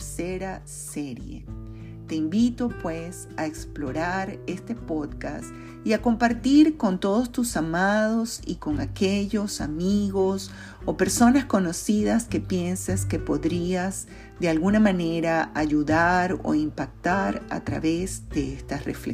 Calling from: Caracas, Capital District, Venezuela; te saludo cariñosamente desde la ciudad de Caracas, Venezuela.

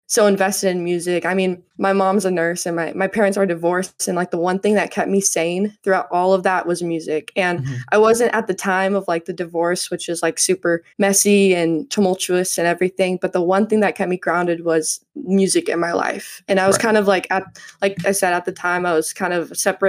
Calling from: Ventura, California, United States; I'm calling from Ventura, California. It's just kind of coastal area, kind of harbor town, right? Basically north of Los Angeles and south of Santa Barbara.

